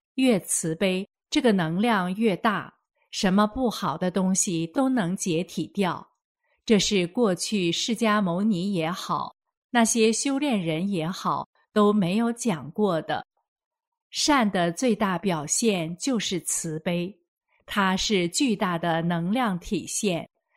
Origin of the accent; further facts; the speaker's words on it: Taiwan; moved away as an adult; now in New York, United States; 2011年夏天，我从台湾来到纽约媒体工作约2个月的时间，